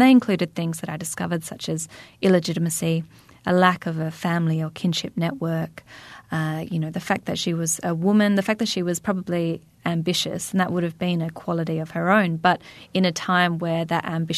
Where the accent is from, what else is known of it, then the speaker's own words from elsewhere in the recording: Australia; had anticipated the difficulties of entering a small, quite tightly knit community as an outsider, as the Australian exchange student.